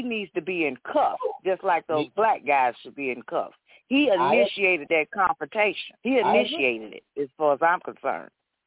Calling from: Georgia, United States; I'm calling from Georgia.

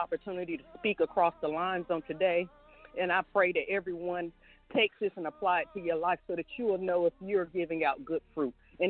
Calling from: Charlotte, North Carolina, United States; I'm calling in from Charlotte, Carolina.

